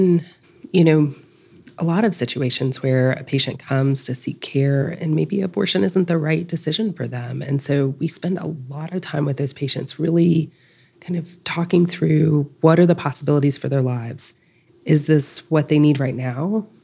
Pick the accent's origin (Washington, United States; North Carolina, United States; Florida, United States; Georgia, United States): North Carolina, United States; now in Durham, United States; So, I grew up in Western North Carolina, did my residency here in Durham, and I wanted to stay here.